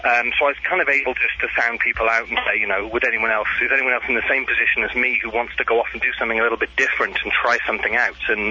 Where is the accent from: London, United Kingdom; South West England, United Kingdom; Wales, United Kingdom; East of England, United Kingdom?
Wales, United Kingdom; now in United States; I'm from the United Kingdom. I'm actually from South Wales in the United Kingdom, and I've been over here now for just a couple of weeks